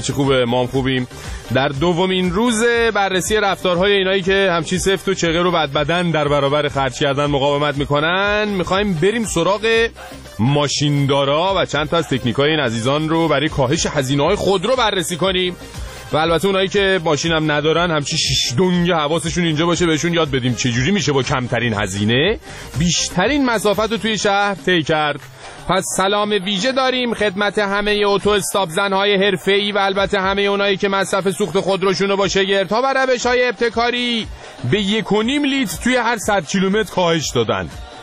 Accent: Iran; ما ایرانیام که خب حتی وقتی زیرابی میریم خیلی خونگرمیم

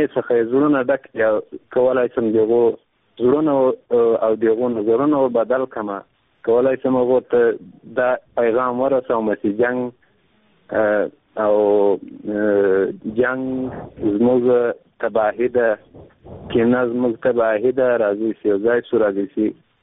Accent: Afghanistan; چې زه یو افغان یم

